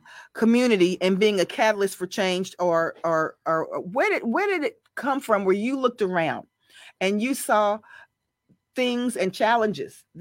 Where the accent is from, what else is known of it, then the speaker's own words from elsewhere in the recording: Louisiana, United States; I'm from Louisiana.